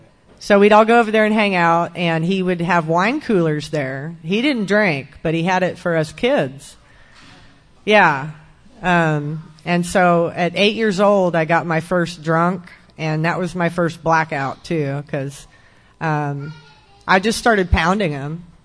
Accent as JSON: {"language": "English", "town": "Austin", "region": "Texas", "country": "United States", "tie": "born or raised there", "said": "I was born in Austin, Texas in 1974. I was raised in South Austin with some hippie parents."}